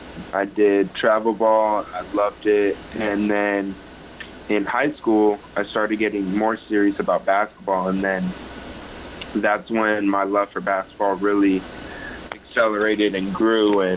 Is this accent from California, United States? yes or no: yes; Sacramento, California, United States; also born or lived in Los Angeles; I was born in the LA area, but then I grew up in Sacramento. So LA and Sacramento are both like my homes.